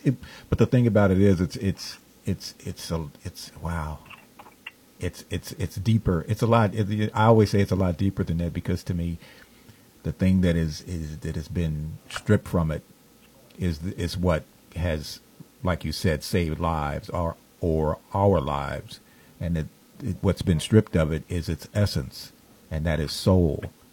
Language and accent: English; Los Angeles, California, United States; growing up in Los Angeles, you know, that's like the melting pot of the country